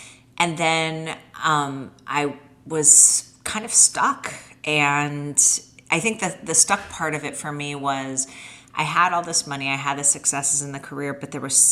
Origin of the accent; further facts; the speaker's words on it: Miami, Florida, United States; Yeah, I mean, I grew up in Miami. I'm a Cuban Jew.